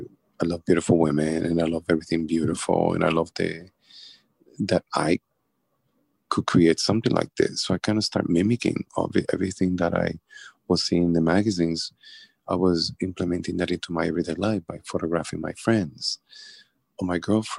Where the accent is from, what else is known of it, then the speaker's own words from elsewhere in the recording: Puerto Rico; as you know, I'm from Puerto Rico. I grew mm-hmm. up on the island